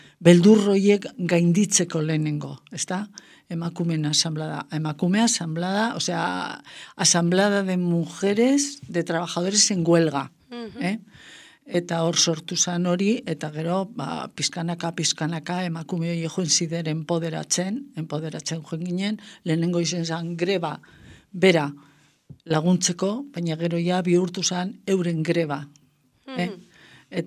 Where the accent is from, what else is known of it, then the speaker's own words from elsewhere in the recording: Basque Country, Spain; naiz eta Bizkaian, ni Bizkaikoa naiz eta Bizkaian